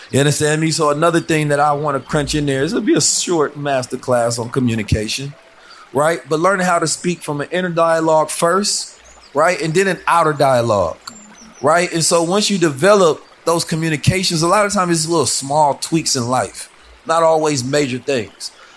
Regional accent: St. Louis, Missouri, United States; Growing up in St. Louis, I've lost more friends than I have out there.

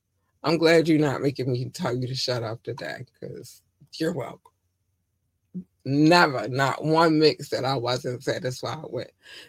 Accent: Baltimore, Maryland, United States; That's one thing I love growing up in Baltimore.

